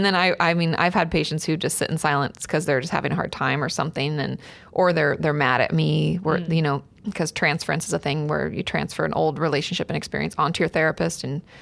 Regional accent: Washington, United States; I'm from Washington State, so we're going back home.

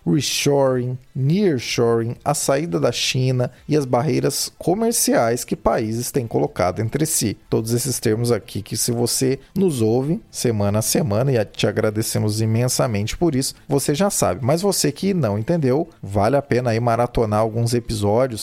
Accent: Brazil; dado que somos brasileiros e não desistimos nunca

